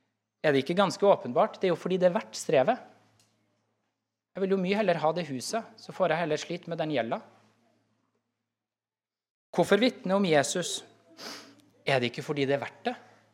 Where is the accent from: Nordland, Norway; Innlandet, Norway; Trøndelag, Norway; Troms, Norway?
Trøndelag, Norway; Jeg hadde oldemor hjemme i Trøndelag, vokste opp på slektsgården. Og den gården den lå ganske øde.